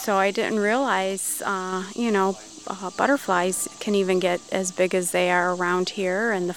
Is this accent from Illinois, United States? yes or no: yes; Oak Lawn, Illinois, United States; I'm from Oak Lawn, Illinois, which is a suburb right outside Chicago next to Chicago Ridge.